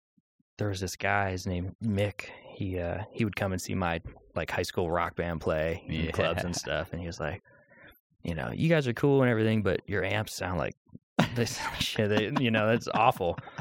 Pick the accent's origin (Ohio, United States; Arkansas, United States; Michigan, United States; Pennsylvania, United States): Pennsylvania, United States; I grew up in Pennsylvania.